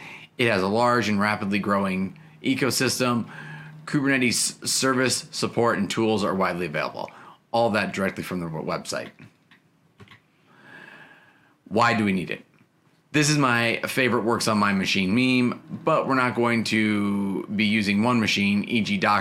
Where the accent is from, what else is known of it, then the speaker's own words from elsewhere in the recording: Chicago, Illinois, United States; I'm from the Humboldt Park neighborhood of Chicago.